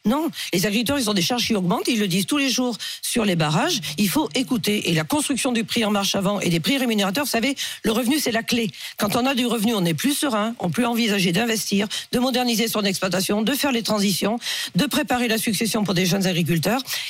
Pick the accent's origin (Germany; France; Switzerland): France; Pays de la Loire; Moi, je suis du Maine-et-Loire.